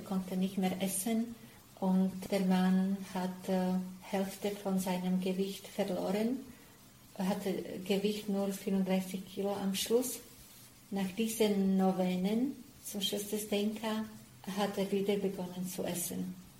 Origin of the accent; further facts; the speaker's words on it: Slovakia; now in Switzerland; Ich bin aus der Slowakei. Ich bin momentan tätig in der Schweiz, im Generalat.